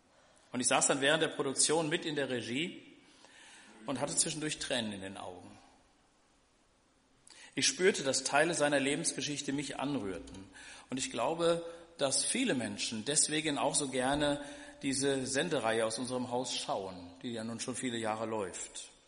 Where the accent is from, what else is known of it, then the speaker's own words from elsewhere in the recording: Hesse, Germany; Und jetzt bin ich seit 2012 wieder in meiner Heimat, also in Mittelhessen, lebe mit meiner Frau im hessischen Weilburg